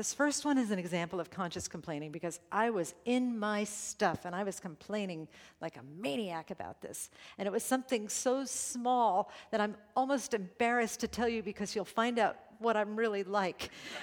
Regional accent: New York, United States; And I'm from New York. I'm a walker.

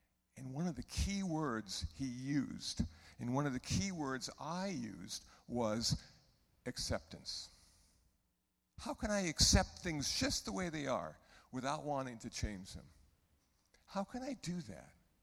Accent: Iowa City, Iowa, United States; born there; because, you know, I was born in Iowa City, Iowa, and rarely do I ever go to Iowa.

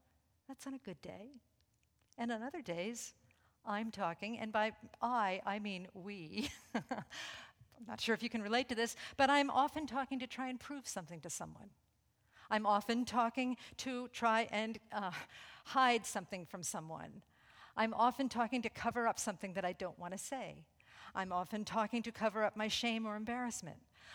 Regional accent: New York, United States; living room has a lot of hay and rabbit poo in it, of course. You know, we're very elegant here. We're from New York. We're very sophisticated, you know.

